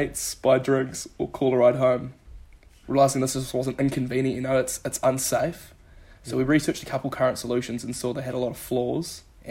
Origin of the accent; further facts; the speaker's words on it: Tauranga, Bay of Plenty, New Zealand; now in Dunedin, New Zealand; So before I moved down to Dunedin, I was from the Mount up in Tauranga.